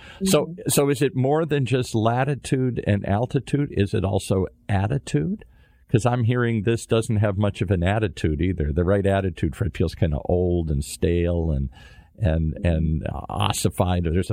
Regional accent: Midwest, United States; now in California, United States; I live in California. I grew up in the Midwest

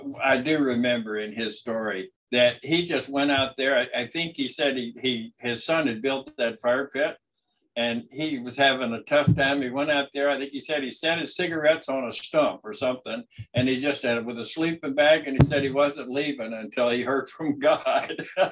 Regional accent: Florida, United States; moved away; I had told him when he asked where I was from that I was from Florida, because I'm from Florida. I didn't come up here till 06.

